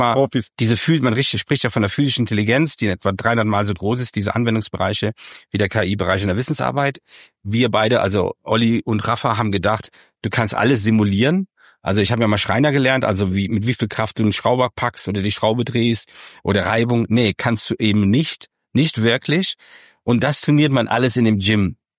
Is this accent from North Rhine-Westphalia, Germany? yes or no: yes; North Rhine-Westphalia, Germany; Und der Hotelflur ist so groß wie die Hauptstraße in NRW, wo ich herkomme, genau.